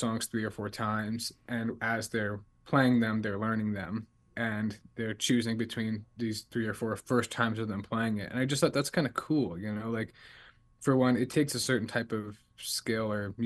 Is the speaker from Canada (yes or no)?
yes; Matlock, Manitoba, Canada; also born or lived in Gimli; I grew up in Matlock and Gimli